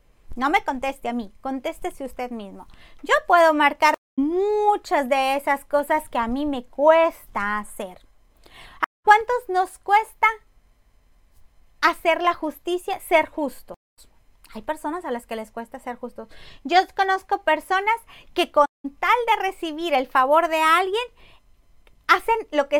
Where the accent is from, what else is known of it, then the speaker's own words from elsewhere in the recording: Mexico; porque yo sé que soy mexicana y escuchar el sonido del mariachi, escuchar por ahí una canción que hable de mi bello México, es muy bonito.